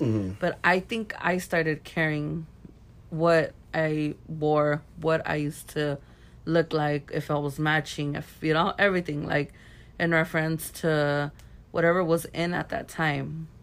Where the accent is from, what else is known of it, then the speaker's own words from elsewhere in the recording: Los Angeles, California, United States; So my 6th grade, I went to school in the hood. I grew up in South Central.